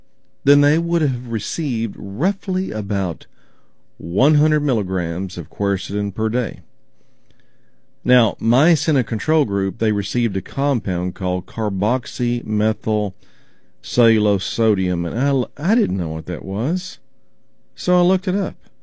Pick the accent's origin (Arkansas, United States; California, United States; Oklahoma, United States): Oklahoma, United States; I remember when I grew up in Oklahoma